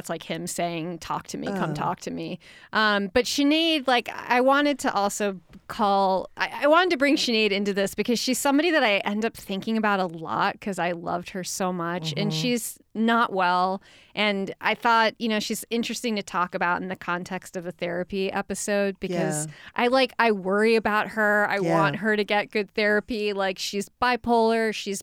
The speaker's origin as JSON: {"language": "English", "town": "Chicago", "region": "Illinois", "country": "United States", "tie": "born or raised there", "said": "I know, but, you know, those years of growing up in Chicago, I just didn't get enough."}